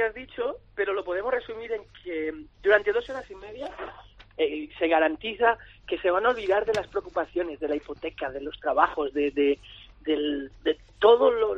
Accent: Spain; Sí, somos tres españoles.

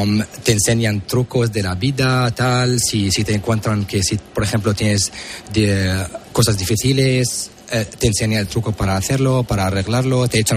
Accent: Damascus, Damascus Governorate, Syria; somos de Damasco, uh-huh, de la capital.

